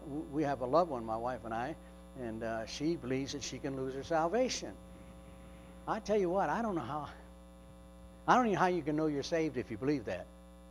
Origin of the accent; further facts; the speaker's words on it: Michigan, United States; I thought about when I came out to from Michigan to the East Coast and went to Exton to pastor.